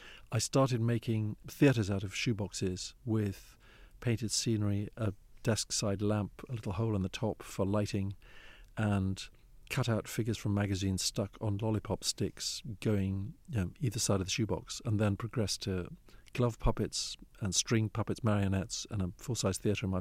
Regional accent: Eswatini; moved away; There was no television in Swaziland until 1980, after I'd already emigrated.

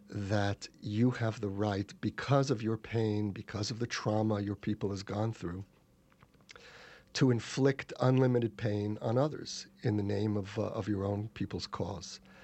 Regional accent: Brooklyn, New York, United States; I grew up in the Jewish ghetto in Brooklyn, a child of Holocaust survivors.

